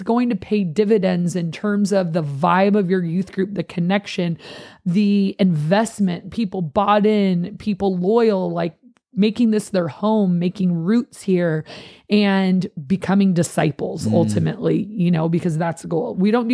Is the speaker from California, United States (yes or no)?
yes; Fallbrook, California, United States; We're from Fallbrook.